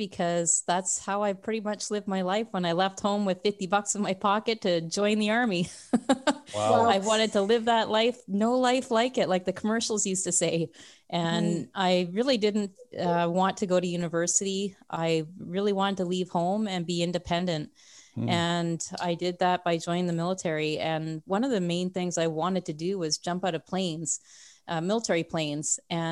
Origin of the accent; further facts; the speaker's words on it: Saskatchewan, Canada; also born or lived in Calgary; I grew up in Saskatchewan and in Calgary. My dad was in the military